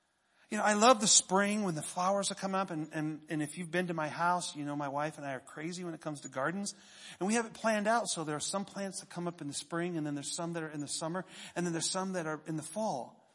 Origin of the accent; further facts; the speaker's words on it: Indiana, United States; And we say, yeah, we're from Indiana.